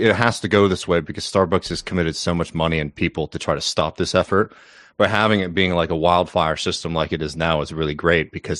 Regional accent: Austin, Texas, United States; We got to celebrate right here in my hometown of Austin

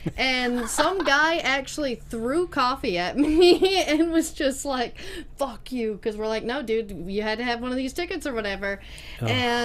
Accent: Texas, United States; now in Los Angeles, United States; as a kid, I always wanted to go, but growing up in Texas, that just really wasn't feasible. So when I moved here 3 years ago

